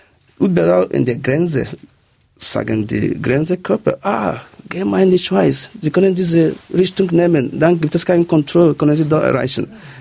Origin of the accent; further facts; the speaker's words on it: Nigeria; German is a second language; now in Switzerland; Es ist nicht, dass ich als Nigerianer